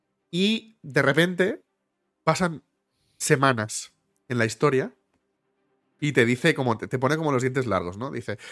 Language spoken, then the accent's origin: Spanish; Catalonia, Spain; first language Catalan; Spanish is a second language; Josep y yo somos catalanes y entre nosotros hablamos catalán.